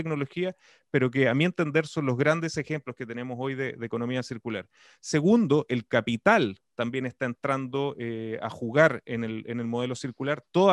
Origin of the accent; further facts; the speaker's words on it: Chile; Tenemos que verlo como latinoamericanos, como chilenos